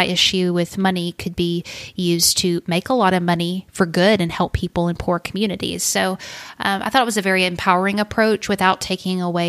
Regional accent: the South, United States; I grew up in Southern Bible Belt, Christian, blah, blah, whatever. And that's a very narrow worldview.

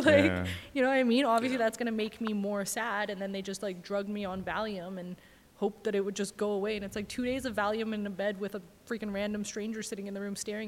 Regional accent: West Vancouver, British Columbia, Canada; You know, growing up in West

